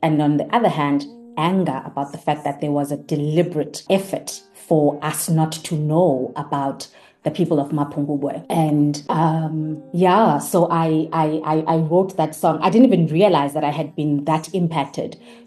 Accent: Eastern Cape, South Africa; I come from the Eastern Cape, and that location was very important in terms of me just picking up sounds around me.

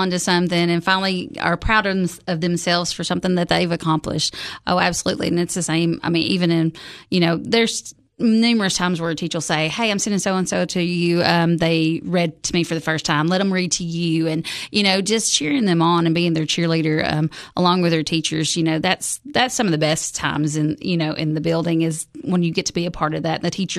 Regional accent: Monterey, Tennessee, United States; And because I grew up here in Putnam County, so I'm a Monterey girl. I went to Monterey, went to Uffelman in Monterey High School.

